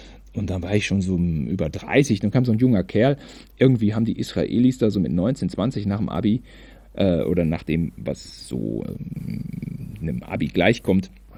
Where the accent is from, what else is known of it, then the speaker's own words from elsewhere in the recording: Germany; ich bin Deutscher.